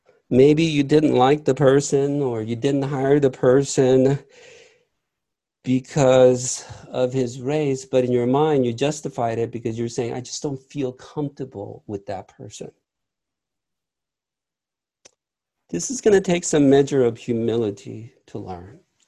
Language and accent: English; South Korea; I grew up in Korea, and when I was growing up